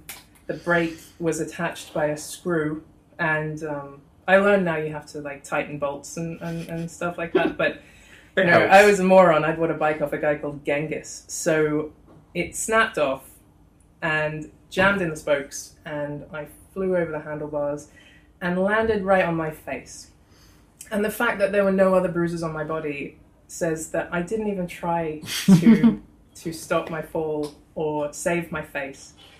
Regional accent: Australia; Before this, I'd never had a filling in my whole life, so and I come from Australia.

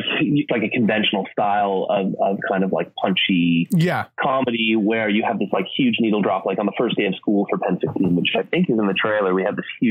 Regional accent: Canada; Basically, I grew up in Canada.

